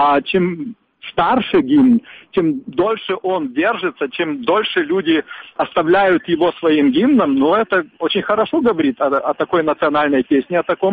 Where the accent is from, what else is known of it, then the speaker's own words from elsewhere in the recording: Polesia, Ukraine; also born or lived in Lviv; now in Kyiv, Ukraine; Я не со Львова, а я из Западной Украины, из Полесья, приехал сюда учиться во Львове, здесь остался, а уже со Львова переехал в Киев и там работал в Верховном Совете.